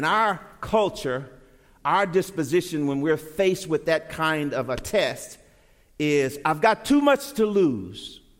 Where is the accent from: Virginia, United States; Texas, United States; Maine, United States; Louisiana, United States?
Louisiana, United States; Shreveport; When I was growing up in Shreveport, Louisiana, at the Galilee Baptist Church, we used to sing this beautiful song